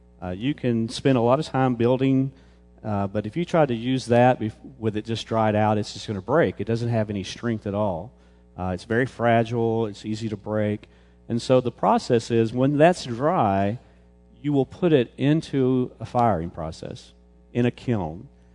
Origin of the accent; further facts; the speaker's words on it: Missouri, United States; also born or lived in Arkansas; I was from Arkansas for a while, and we had plenty of that iron oxide in that red clay over there. And then I grew up in Missouri.